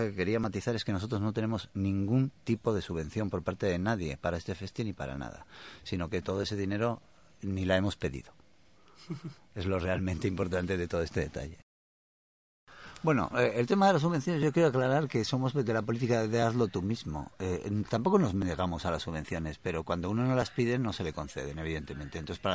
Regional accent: Bilbao, Basque Country, Spain; Somos de Bilbao.

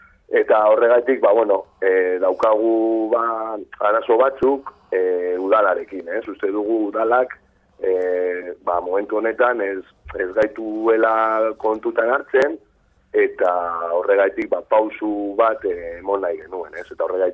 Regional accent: Bilbao, Basque Country, Spain; nire kasuan nik adibidez, Deustuko Herriberakoa naiz

